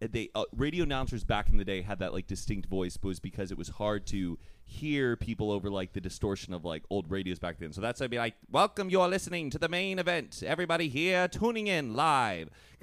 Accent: Dallas, Texas, United States; I didn't mind it. It was an okay place to grow up. I mean, my heart's in Texas, but I always feel like I'm the worst kind of Texan.

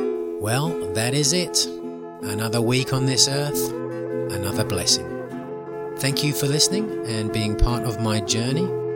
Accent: South East England, United Kingdom; I grew up in Kent. It's the Garden of England. It's a beautiful place

